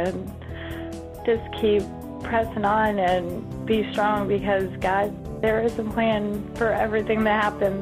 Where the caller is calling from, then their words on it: Harrisonville, Missouri, United States; I'm calling from Harrisonville, Missouri